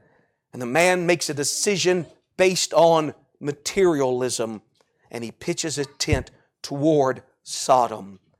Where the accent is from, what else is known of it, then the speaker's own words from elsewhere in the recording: Gulf Coast, United States; Now, I grew up on the Gulf Coast, and we weren't too far from a beach.